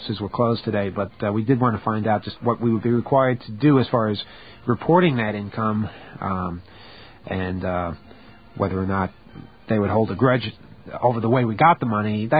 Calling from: United States; I'm calling from the United States.

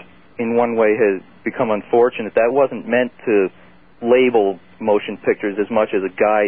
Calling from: Connecticut, United States; Calling from Connecticut.

